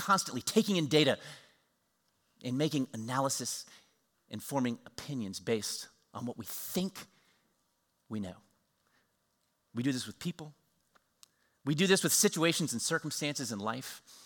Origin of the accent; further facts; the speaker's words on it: Harrisonburg, Virginia, United States; I grew up in Harrisonburg, Virginia. I was about 11 years old at the time